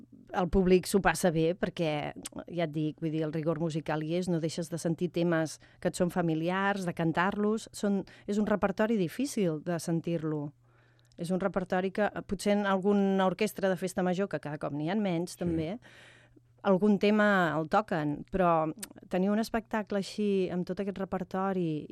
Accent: Tarragona, Catalonia, Spain; jo sóc filla de Tarragona

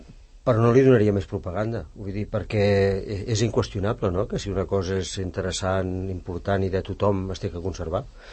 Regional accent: Barcelona, Catalonia, Spain; jo soc del barri de la Sagrada Família de Barcelona i la recordo amb un gran carinyo, la Sagrada Família. Fa una part del meu paisatge. Des de casa amb els avis es veia aquella església.

